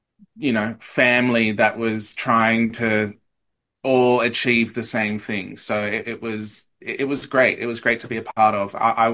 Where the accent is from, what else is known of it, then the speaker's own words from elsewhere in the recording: Eastern Australia, Australia; accent: Eastern Australian; there was a lot of moments in rehearsals where I had to get rid of my Eastern Australian accent and try and do a, you know, deeper … vibe for WA.